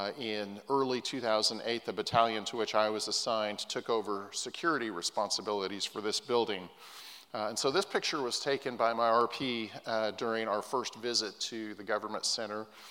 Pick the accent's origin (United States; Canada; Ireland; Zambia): United States; West Coast; I'm from the West Coast, and I often think about those rocky shorelines in Northern California or the Oregon coast or even the Washington coast